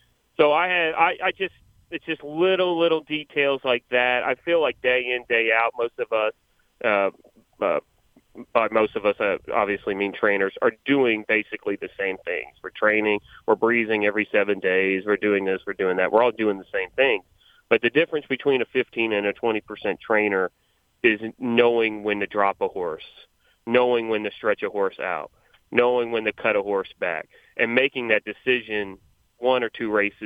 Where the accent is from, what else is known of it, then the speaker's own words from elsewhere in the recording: Louisville, Kentucky, United States; My mom decided to stay in Louisville, even though all of her family was from Florida. So now, growing up in Louisville, Kentucky, I fell in love with horse racing myself.